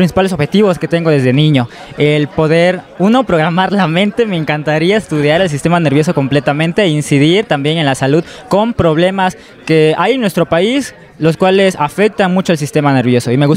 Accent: Tonalá, Chiapas, Mexico; Soy de Tonalá, la zona costa, es muy bello, Puerto Arista, tenemos uno de los emblemas más de Chiapas.

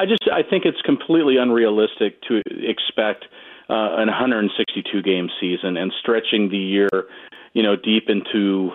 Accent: Gig Harbor, Washington, United States; You know, I grew up in Gig Harbor outside of Tacoma, so I got a chance to go to a lot of games in the Kingdome as a kid.

